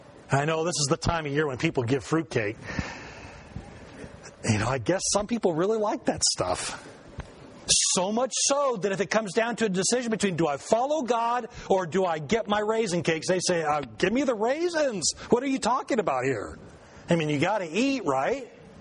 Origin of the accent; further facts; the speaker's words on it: California, United States; I grew up in Southern California. Let me tell you, it gets hot down there.